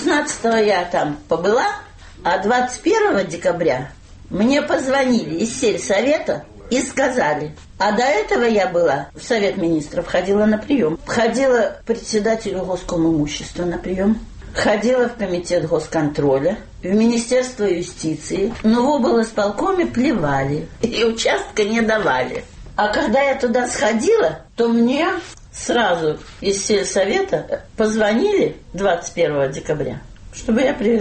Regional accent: Minsk, Belarus; Я уроженка города Минска. И мои дети, и внуки родились тут.

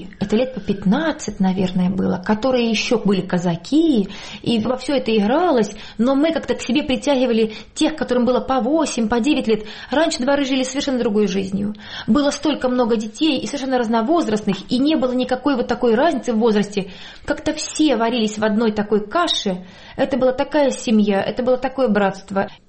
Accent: Penza, Penza Oblast, Russia; born or raised there

